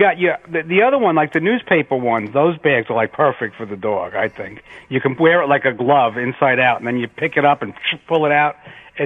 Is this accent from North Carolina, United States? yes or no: no; Queens, New York, United States; I grew up in Queens.